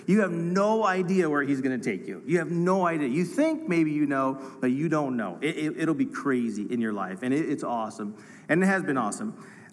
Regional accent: California, United States; I'm actually from another state, and I am from California.

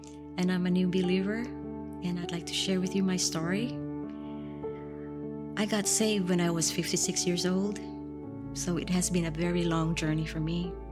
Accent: Bangkok, Thailand; English is a second language; I was born and raised a Buddhist in Bangkok, Thailand, where Buddhism is being practiced by 95% of the population. And so growing up, I place my firm belief and faith in Buddhism.

